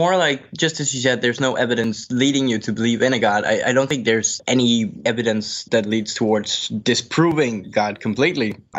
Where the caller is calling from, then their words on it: Denmark; From Denmark.